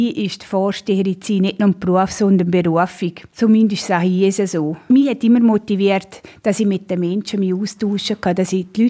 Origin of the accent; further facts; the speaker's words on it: Tresa, Ticino, Switzerland; habe in Tresa meine Wurzeln, meine Familie, der grösste Teil meiner Familie. Und ich will einfach meiner Heimat etwas zurückgeben und meinem Dorf etwas zurückgeben.